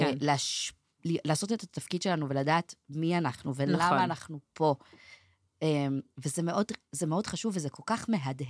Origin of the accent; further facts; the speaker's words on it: Krayot, Haifa District, Israel; גדלתי בקריות, שזה מקום די מסורתי. קריאת ים במיוחד